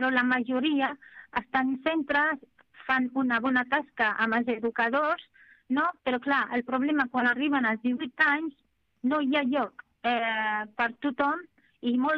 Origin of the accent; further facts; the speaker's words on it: Tangier, Tanger-Tetouan-Al Hoceima, Morocco; now in Spain; jo soc de Tànger, i Tànger hi ha moltes, el tema tèxtil, fàbriques, tot, i moltes dones ja treballen.